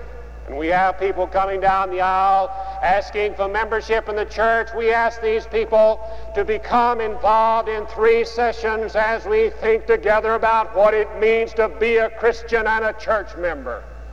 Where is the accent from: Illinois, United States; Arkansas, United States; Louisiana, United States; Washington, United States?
Arkansas, United States; Now, I should say that I am from Arkansas, first of all